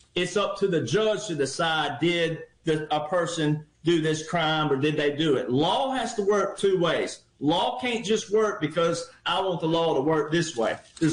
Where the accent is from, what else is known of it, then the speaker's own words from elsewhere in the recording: Texas, United States; I'm a Texan too, but we have our own guard.